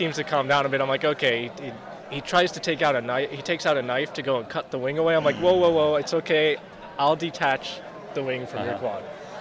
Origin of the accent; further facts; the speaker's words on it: Canada; I'm from Canada. We're pretty good at doing